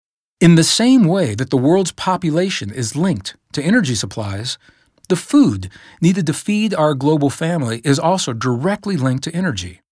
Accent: Midwest, United States; As a young boy, growing up in the Midwestern United States, I clearly remember the signs along Interstate 70

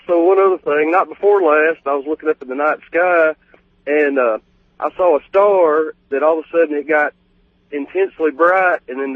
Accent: Tennessee, United States; I'm from Tennessee

